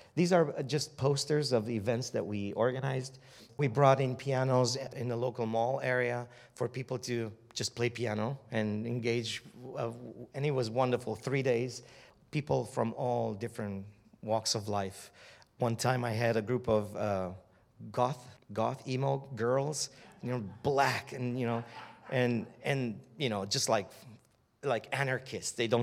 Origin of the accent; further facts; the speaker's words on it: Timișoara, Timiș County, Romania; 2 years ago, my hometown, Timișoara, where the revolution began, started in 1989, my hometown was chosen as the cultural capital of Europe